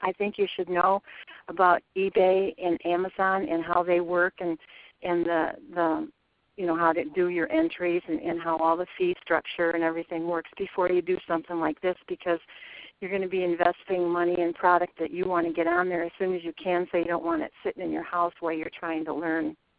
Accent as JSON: {"language": "English", "region": "Illinois", "country": "United States", "said": "I'm from Northern Illinois, about 70 miles west of Chicago."}